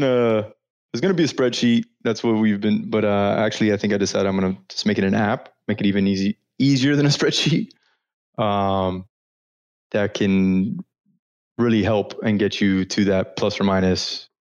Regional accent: Miami, Florida, United States; now in -; grew up in South Florida, Miami. My parents were both Cuban-Americans, or sorry, I'm Cuban-Amer

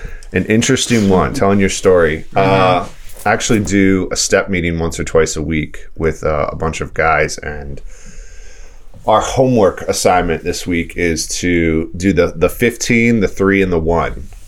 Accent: Baltimore, Maryland, United States; born there; Where am I from? I was born in Baltimore, actually. 1984.

